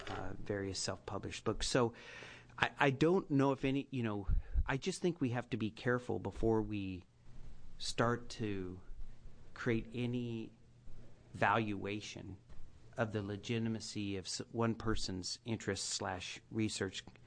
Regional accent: Condon, Oregon, United States; My parents, for an example, and I grew up in Condon.

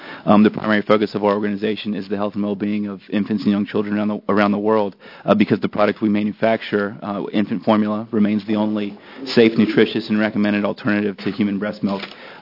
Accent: Washington, District of Columbia, United States; And I'm from Washington, D.C.

